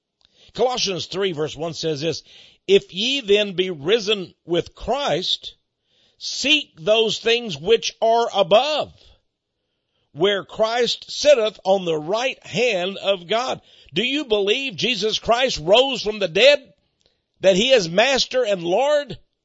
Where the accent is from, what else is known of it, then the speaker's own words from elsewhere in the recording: Texas, United States; Give it to the Texans. I'm a Texan. I want Israel.